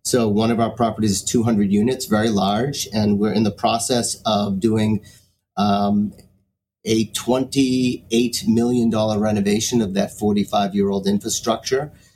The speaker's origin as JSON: {"language": "English", "town": "Boston", "region": "Massachusetts", "country": "United States", "said": "I'm originally from Boston. Most of my life has been spent in New England."}